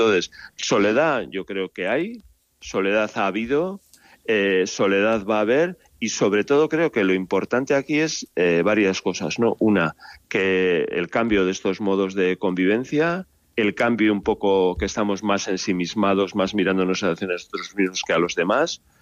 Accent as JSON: {"language": "Spanish", "region": "Basque Country", "country": "Spain", "said": "o yo soy del País Vasco, ¿no?"}